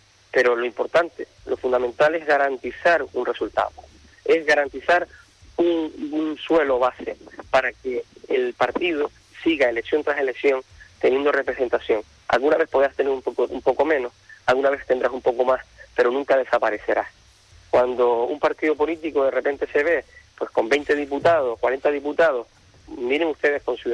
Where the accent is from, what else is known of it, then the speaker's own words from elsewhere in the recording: Canary Islands, Spain; defender nuestra identidad como canarios y canarias